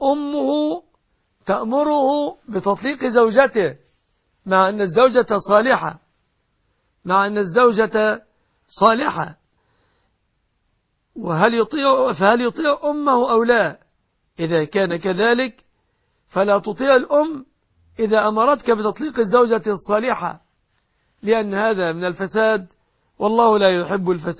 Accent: Egypt; بلادنا مصر

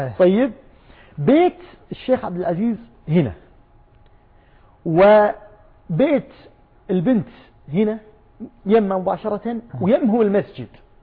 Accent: Al-Ahsa, Eastern Province, Saudi Arabia; مدامني أنا جايكم من الأحساء

